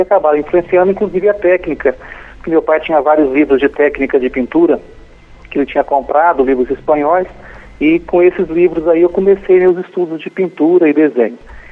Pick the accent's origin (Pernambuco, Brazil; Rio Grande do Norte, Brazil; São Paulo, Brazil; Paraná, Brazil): São Paulo, Brazil; Batatais; also born or lived in Ribeirão Preto; Eu nasci em Ribeirão Preto, né? Mas que é próximo a Ribeirão. Mas eu vivo desde que nasci em Batatais, que é uma cidade próxima a Ribeirão Preto.